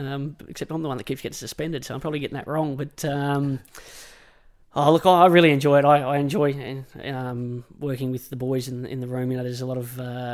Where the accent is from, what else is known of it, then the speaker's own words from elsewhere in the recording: Queensland, Australia; Yeah, I'm a Queenslander. I'm a passionate Queenslander